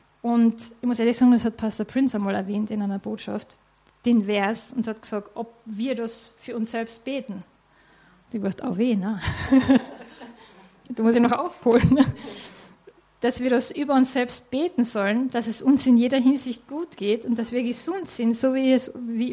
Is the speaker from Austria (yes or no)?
yes; Austria; Ich darf es sagen, weil ich bin ja selber Österreicherin.